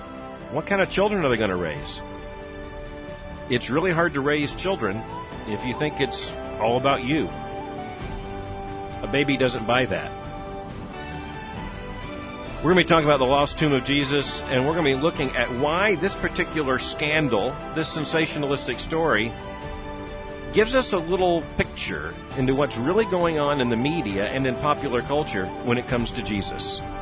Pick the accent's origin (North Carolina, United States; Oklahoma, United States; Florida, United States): Florida, United States; I grew up in South Florida, which, by the way, is right adjacent to the Bermuda Triangle.